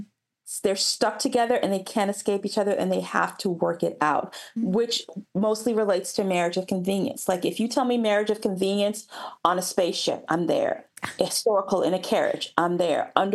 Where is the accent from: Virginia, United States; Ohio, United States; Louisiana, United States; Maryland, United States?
Maryland, United States; Annapolis; One, I'm from Annapolis, Maryland. There are seagulls everywhere.